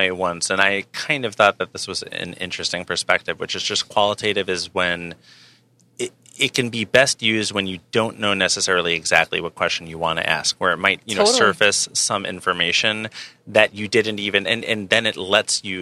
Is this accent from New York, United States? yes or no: yes; New York City, New York, United States; You can tell I grew up in New York City.